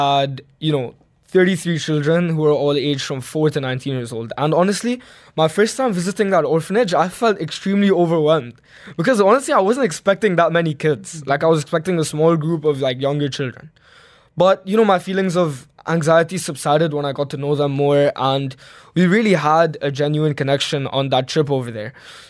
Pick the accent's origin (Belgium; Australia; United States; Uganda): Belgium; I was born and raised in Belgium